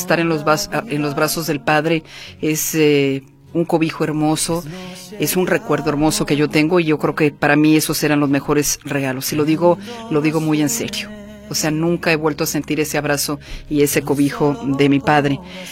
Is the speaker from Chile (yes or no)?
no; Michoacán, Mexico; Nací y crecí en Michoacán, así es de que allá no es tanto la Navidad